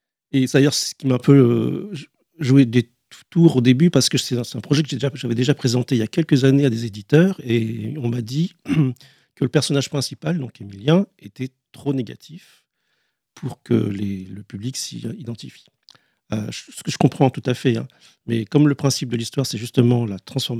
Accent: Réunion, France; moi je viens de La Réunion, donc c'est quelque chose qui reste profondément ancré dans mon imaginaire.

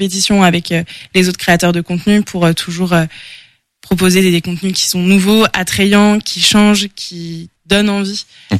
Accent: Saint-Léger-des-Bois, Pays de la Loire, France; Oui, tout à fait, j'ai grandi à Angers, à Saint-Léger-des-Bois pour être très précise, donc je suis originaire d'Angers.

